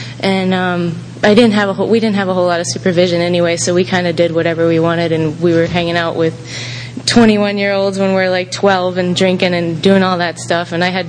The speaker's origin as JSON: {"language": "English", "town": "St. Petersburg", "region": "Florida", "country": "United States", "said": "I'm from St. Pete. I have an older sister who's here and a twin brother who's here."}